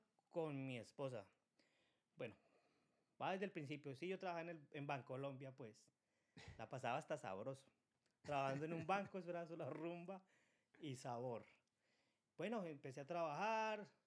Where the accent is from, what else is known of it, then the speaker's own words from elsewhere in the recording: Bogotá, Colombia; yo vengo de Bogotá, Colombia.